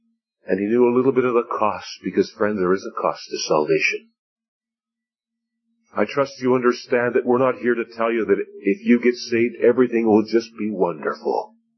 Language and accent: English; Leamington, Ontario, Canada; I was called to take a funeral in my hometown of Leamington, Ontario.